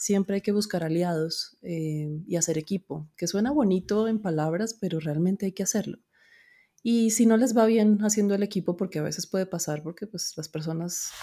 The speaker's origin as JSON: {"language": "Spanish", "region": "Bogotá", "country": "Colombia", "tie": "born there", "accent": "Colombian", "said": "yo soy colombiana, todavía se nota un poquito el acento. Yo nací en Colombia, en Bogotá, estudié medicina en la Universidad Javeriana"}